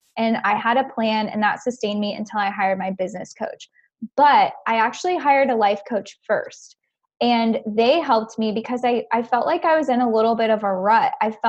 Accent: Orlando, Florida, United States; And I was like, I'm from Orlando.

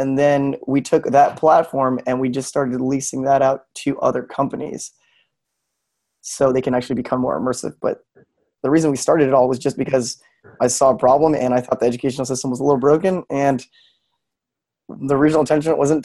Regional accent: West Palm Beach, Florida, United States; I'm actually from South Florida, West Palm Beach.

